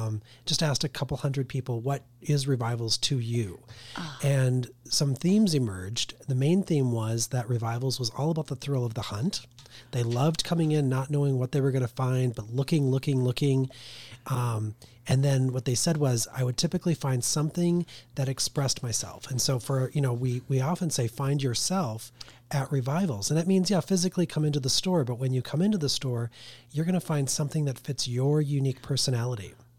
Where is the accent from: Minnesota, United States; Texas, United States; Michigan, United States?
Minnesota, United States; Minneapolis; Yeah, Minnesota. Really one of the most amazing cities in the world, I think.